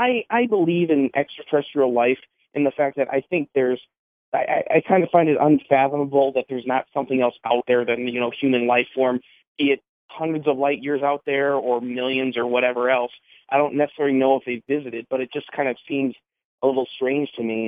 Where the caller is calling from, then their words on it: Wisconsin, United States; from Wisconsin.